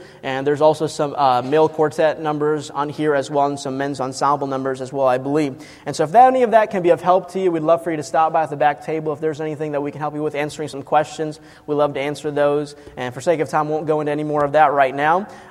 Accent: Chicago, Illinois, United States; And I'm from Chicago originally, so I usually don't say that when I'm down south, because everybody gives me these glares and stares.

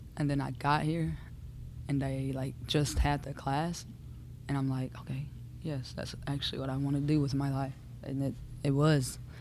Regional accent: Kennett, Missouri, United States; From Kennett.

